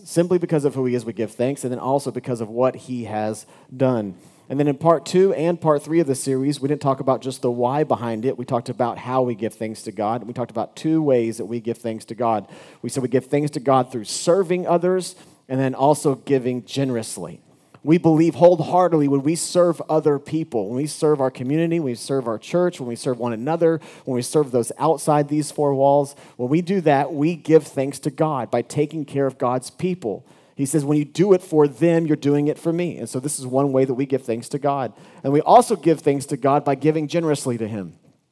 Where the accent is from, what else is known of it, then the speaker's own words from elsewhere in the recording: Dallas, Texas, United States; But I'm originally from Dallas, Texas